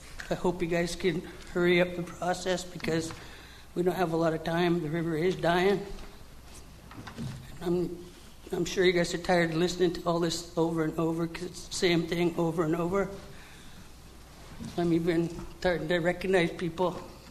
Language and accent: English; Hoopa, California, United States; from Hoopaw.